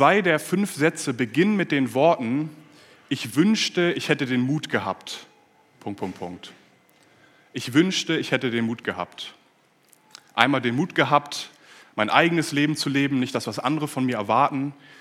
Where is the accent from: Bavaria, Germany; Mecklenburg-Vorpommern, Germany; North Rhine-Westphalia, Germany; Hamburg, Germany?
Hamburg, Germany; Ich komme aus Hamburg, bin jetzt aber nicht heute Morgen angereist